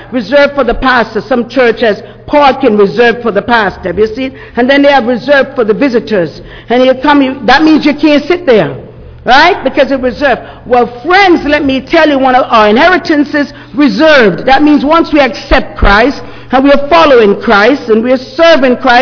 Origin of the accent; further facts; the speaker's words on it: Jamaica; when I grew up in Jamaica